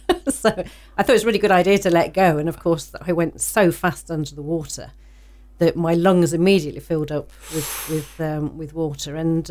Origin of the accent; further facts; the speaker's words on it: United Kingdom; especially being British, you know, we don't tend to talk about that sort of thing.